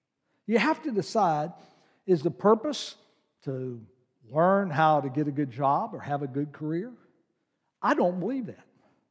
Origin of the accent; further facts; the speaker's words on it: Charlotte, North Carolina, United States; When I grew up in Charlotte, North Carolina, and some of you are old enough to remember this